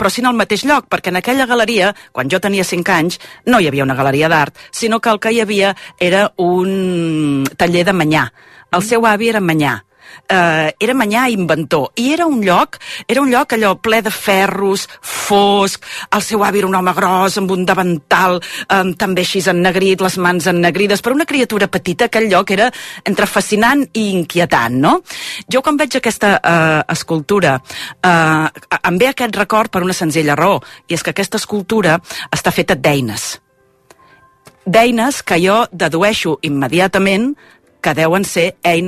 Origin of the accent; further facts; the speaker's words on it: Malgrat de Mar, Catalonia, Spain; Jo també sóc de Malgrat de Mar.